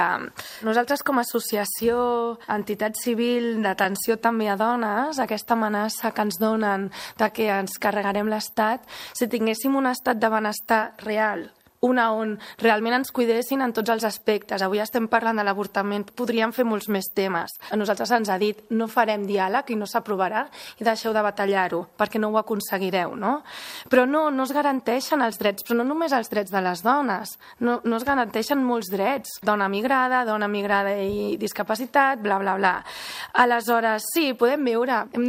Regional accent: Andorra; Jo sóc andorrana i a mi em molesta que la gent no pugui votar, no?

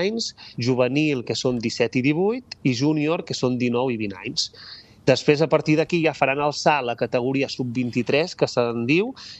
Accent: Sóller, Balearic Islands, Spain; accent: Mallorcan; Jo soc de la serra de la Serra de Tramuntana, llavors, Solla, de Solla

